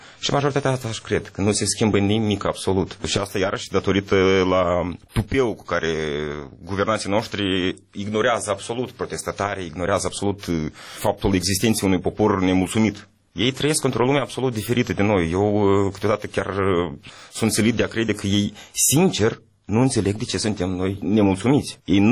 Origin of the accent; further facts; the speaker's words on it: Moldova; Eu sunt moldovean, ea ruschi.